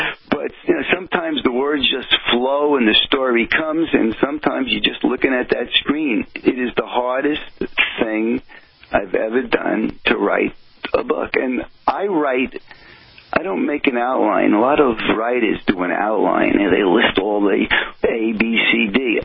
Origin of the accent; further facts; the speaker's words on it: New Jersey, United States; accent: New Jersey; the computer's pretty accurate in picking up my New Jersey accent, which I'm sure you can hear.